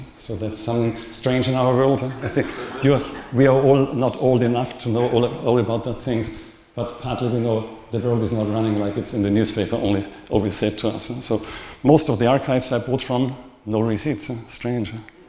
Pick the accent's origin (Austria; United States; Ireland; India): Austria; Vienna; I'm from Vienna.